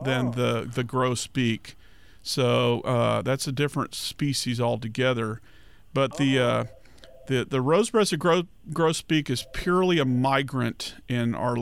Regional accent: Texas, United States; I grew up in Dallas County

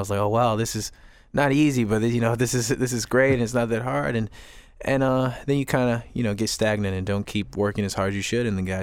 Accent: Chicago, Illinois, United States; You know, I grew up in Chicago indoors.

